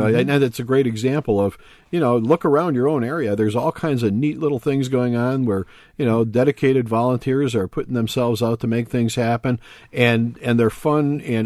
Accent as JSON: {"language": "English", "region": "Wisconsin", "country": "United States", "tie": "born or raised there", "said": "When I grew up in Sheboygan County, and anybody could enter like the pie baking contests"}